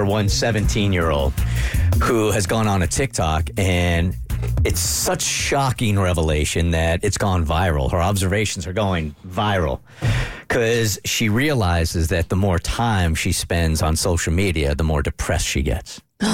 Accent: California, United States; We're from California.

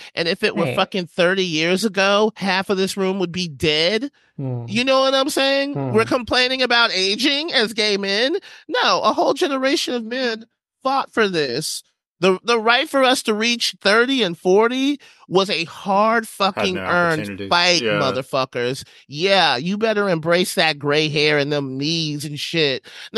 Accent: Huntsville, Alabama, United States; I grew up in Huntsville, Alabama.

